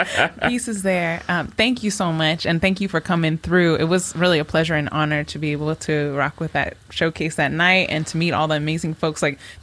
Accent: Seattle, Washington, United States; also born or lived in Yokohama, Japan / Bay Area, United States; now in Philadelphia, United States; And I was born in Seattle, Washington, but I also grew up between Seattle and Yokohama, Japan. So Yokohama ni sumdeimashita. And I also lived in the Bay Area for a while after that. Now I live here in Philly

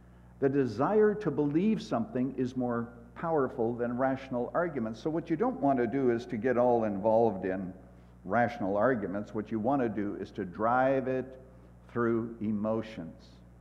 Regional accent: Canada; But there was a time when I was growing up in Canada, when in the small towns and so forth, everybody smoked, women smoked.

